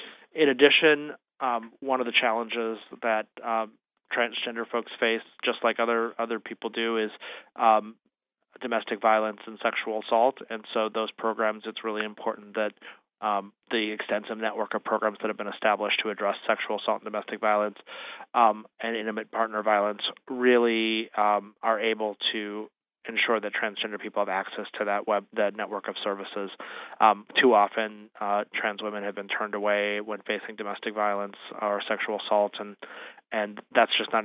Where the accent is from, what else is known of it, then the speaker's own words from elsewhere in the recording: Wisconsin, United States; Just across the border north of you in Wisconsin, my home state